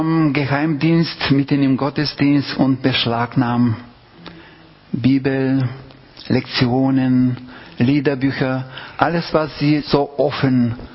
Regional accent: Bulgaria; Wir kommen ursprünglich aus Bulgarien. Ich bin in der Adventgemeinde aufgewachsen

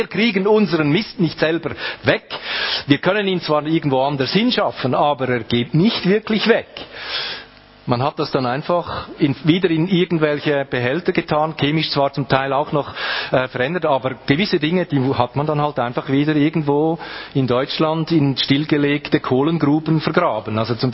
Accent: Kölliken, Aargau, Switzerland; born there; Ich bin in Kölliken geboren. Kölliken, das liegt so auf der Strecke zwischen Aarau und Olten oder Aarau und Bern, wenn man so will, oder beziehungsweise Zürich und Bern, wenn man das etwas weiter fassen möchte.

